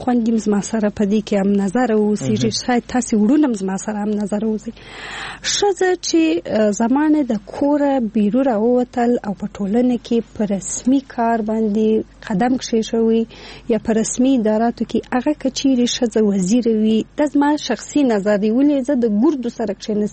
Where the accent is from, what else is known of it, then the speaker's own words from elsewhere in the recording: Afghanistan; ځکه زه افغان یم او موږ ټول یو افغان یم.